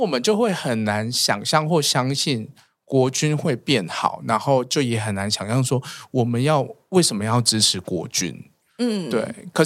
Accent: Chiayi, Taiwan; 如果我在台北，我回得了嘉义吗？

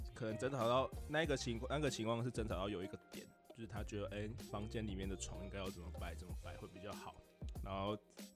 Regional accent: Tainan, Taiwan; 我是台南人嘛，然后他就会来台南玩

